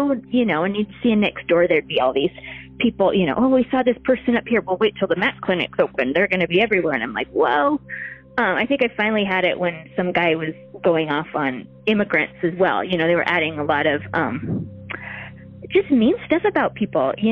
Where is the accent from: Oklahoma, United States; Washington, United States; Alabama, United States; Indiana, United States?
Washington, United States; Sequim; born there; I was born in Squim. I didn't grow up here. My dad was in the Air Force, but we moved back 27 years ago.